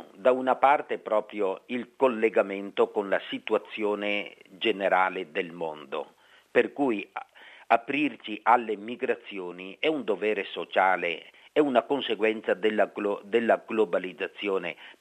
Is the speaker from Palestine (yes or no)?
no; Poland; Italian is a second language; now in Vatican City; anch'io sono un extracomunitario. Prima di tutto perché vengo dalla Polonia, a quel tempo la Polonia era una nazione fuori della comunità europea